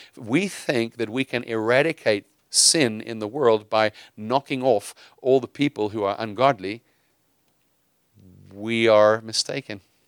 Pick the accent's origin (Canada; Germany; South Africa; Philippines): South Africa; now in United States; It's not because I'm South African.